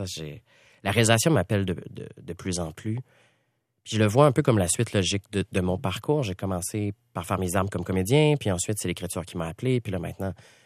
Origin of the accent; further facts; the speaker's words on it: Sorel, Quebec, Canada; moi je viens de Sorel. Et j'ai failli naître à cette île, mais finalement, la vie a fait que je suis né à Sorel.